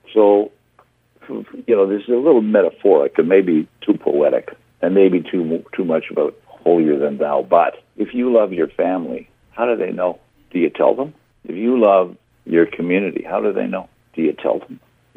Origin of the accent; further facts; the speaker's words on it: Saskatchewan, Canada; born there; also born or lived in Manitoba; I was born in Saskatchewan on a reserve, and my feet currently are in Alberta, but my heart is in Manitoba.